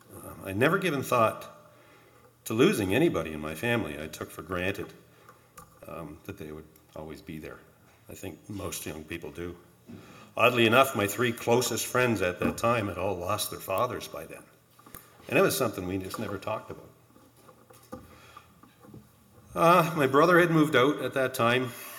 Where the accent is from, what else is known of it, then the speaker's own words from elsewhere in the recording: Hamilton, Ontario, Canada; I'm 58 years old, born and raised in Hamilton, Ontario.